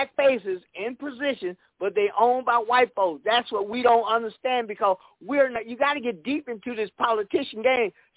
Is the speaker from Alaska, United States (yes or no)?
no; Chicago, Illinois, United States; Born and raised in Chicago. Right. I'm a Chicago boy.